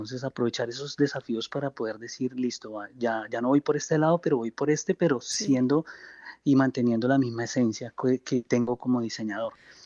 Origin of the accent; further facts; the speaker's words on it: Boyacá, Colombia; yo soy boyacense, ¿no? Entonces tengo como una herencia un poco, digamos, campesina